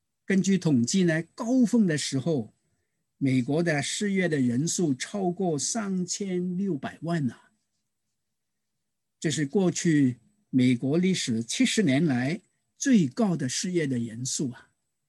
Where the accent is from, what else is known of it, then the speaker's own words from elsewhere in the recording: China; 用我们中国人的话语来讲呢，叫做人要居安就思危啊。